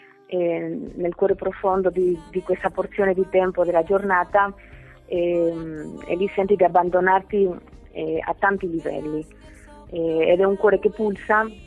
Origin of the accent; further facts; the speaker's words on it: Huelva, Andalusia, Spain; Io provengo dell'Andalusia e nella mia città, a Huelva, c'è una parte di terreno